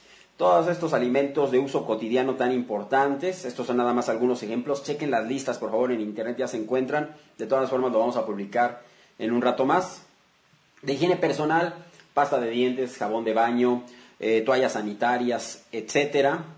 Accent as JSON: {"language": "Spanish", "country": "Mexico", "said": "todos somos mexicanos y tenemos que echarnos la mano en los momentos de crisis"}